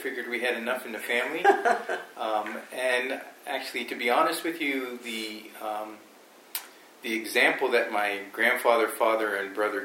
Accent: Alaska, United States; fell in love with some guy from Alaska, and so we had some discussions, and here I am.

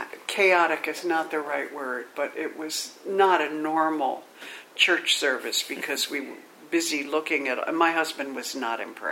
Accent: California, United States; born there; also born or lived in Silver Spring, Maryland; I mean, I was born in California, moved to Silver Spring, Maryland in 1945. I went to college at Gettysburg College.

